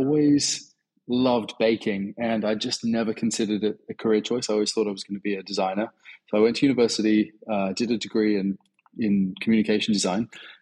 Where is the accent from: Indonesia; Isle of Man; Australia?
Australia; Sydney, New South Wales; I was born and raised in Sydney. And I would say that Lebanese heritage is a huge part of my palate and of my experience.